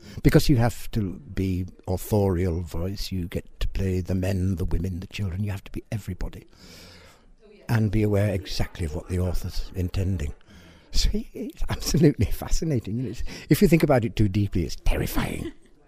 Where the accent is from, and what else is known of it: Yorkshire and the Humber, United Kingdom; born there